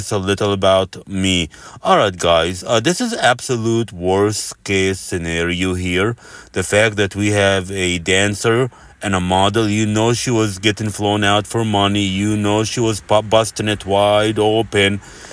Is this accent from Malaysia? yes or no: yes; Malaysia; also born or lived in United States; I'm half Malay, half Persian. I was born in America and spent most of my life in Malaysia.